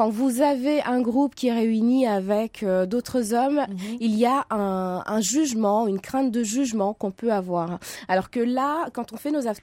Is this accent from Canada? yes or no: no; Senegal; now in France; moi, je suis née au Sénégal, où j'ai grandi avant de venir en France.